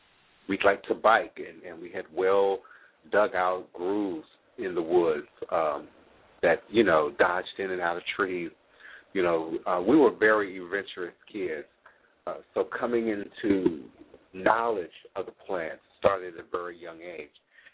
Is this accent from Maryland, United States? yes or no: yes; Maryland, United States; I, as a child growing up in Maryland, right outside of D.C., not too far, if you will, from Pennsylvania Avenue